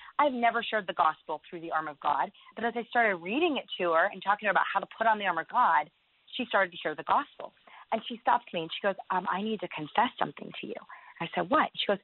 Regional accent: United States; because being an American, East Asians are very intrigued in wanting to learn English and the American life.

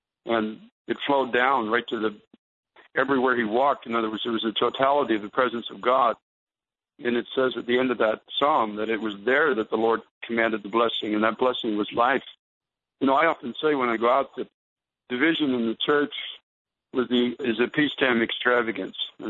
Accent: Canada; now in United States; I've been here 21 years now. I came from Canada originally

